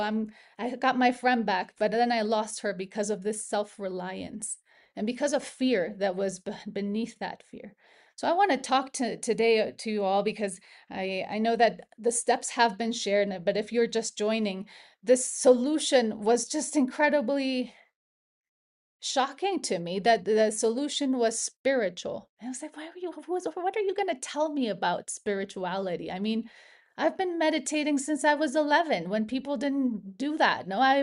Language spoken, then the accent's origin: English; Mexico; I'm from Mexico and I could not get sober in person.